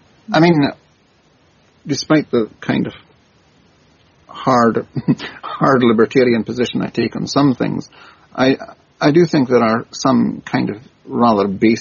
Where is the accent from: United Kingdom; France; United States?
United Kingdom; Scotland; I come from the Highlands. Well, actually, I was born on one of the islands of Scotland, the Isle of Lewis. And my parents came, my father was from Skye and my mother from Lough Carron on the west coast of Scotland.